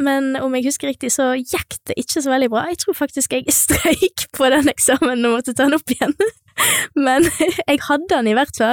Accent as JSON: {"language": "Norwegian", "town": "Tysnes", "region": "Vestland", "country": "Norway", "said": "Vi var både ute på Tysnes, på gården der jeg kommer fra."}